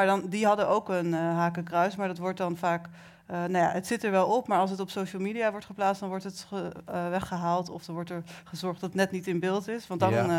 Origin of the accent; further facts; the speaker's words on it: Netherlands; Ze wilde mij natuurlijk als Nederlander, want ik ben Nederlander en wit, dus dat ziet er mooi uit.